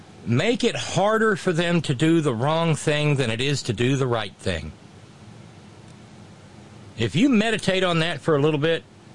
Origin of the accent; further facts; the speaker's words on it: the South, United States; Oh God, there's so much wrong with the South. And I can say that as a Southerner.